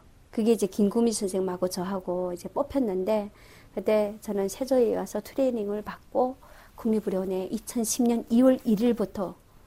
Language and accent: Korean; North Korea; 나도 북한 사람이지만